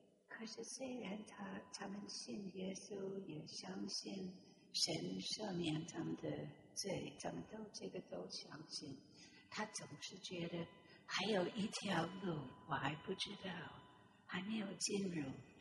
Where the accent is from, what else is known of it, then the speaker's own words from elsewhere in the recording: New York, United States; 我从小我出生在纽约，在纽约很多的时间，在全世界都有很多时间。